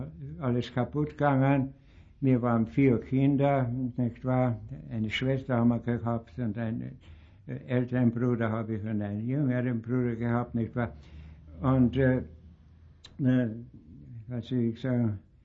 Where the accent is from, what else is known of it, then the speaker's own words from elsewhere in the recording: Sopron, Győr-Moson-Sopron, Hungary; Naja, ich bin in Ödenburg geboren, nicht wahr? Auch meine Eltern und Großeltern, alles, wir sind Ödenburger, nicht wahr?